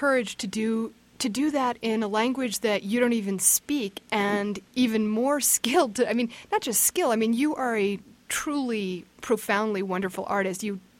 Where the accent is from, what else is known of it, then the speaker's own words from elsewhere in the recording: United States; But as an American, I can't really sort that out.